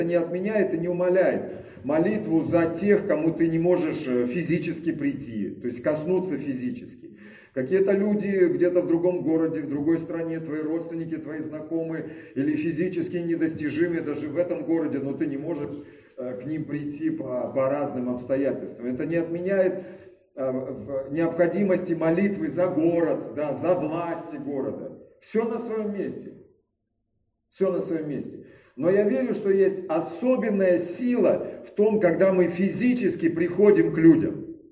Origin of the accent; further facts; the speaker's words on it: Kazakhstan; я вырос, родился в Казахстане